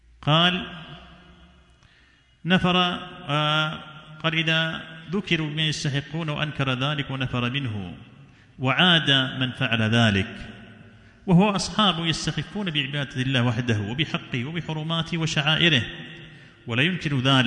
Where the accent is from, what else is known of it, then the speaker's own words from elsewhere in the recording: Yemen; وعندنا في اليمن وش يقولون في الذهاب إلى الجند؟